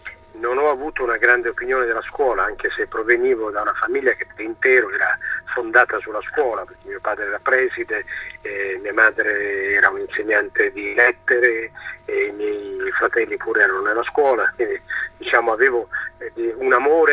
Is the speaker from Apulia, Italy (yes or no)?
yes; Bisceglie, Apulia, Italy; moved away as an adult; also born or lived in Bari; now in Rome, Italy; Io sono nato a Bisceglie nel 55 e lì ho fatto le scuole dell'obbligo, poi dopo il liceo sono andato a filosofia a Bari, alla facoltà di filosofia a Bari, insomma, e da lì da Bari poi sono andato a Roma